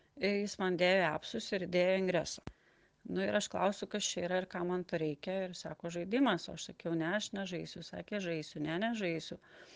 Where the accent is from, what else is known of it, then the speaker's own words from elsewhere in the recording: Klaipėda, Klaipėda County, Lithuania; iš Klaipėdos